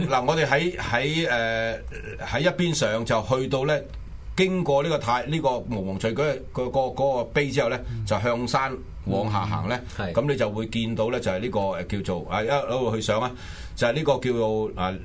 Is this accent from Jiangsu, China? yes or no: yes; Wuxi, Jiangsu, China; 太湖咧就本來係我家鄉無錫嘅一個啊，即係名户嚟嘅，咁我去唔撚到無錫